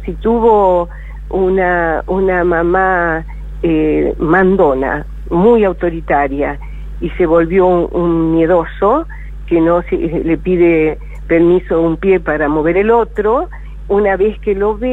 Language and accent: Spanish; Coronda, Santa Fe, Argentina; now in Buenos Aires, Argentina; llegué a Buenos Aires de Coronda, pues, movida por mi, como buscadora y mi sino personal